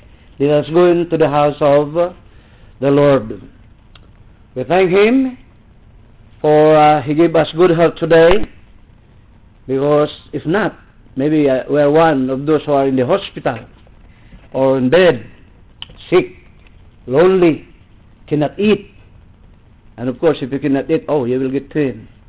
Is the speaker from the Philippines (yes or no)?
yes; Philippines; please remember that we came from the Philippines. We are Filipinos. We did not come from Philippines. We are not Philippians.